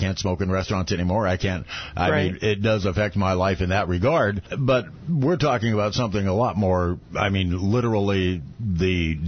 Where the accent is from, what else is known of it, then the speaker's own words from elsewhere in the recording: Tacoma, Washington, United States; No, I grew up in Tacoma. I went to Stadium, the castle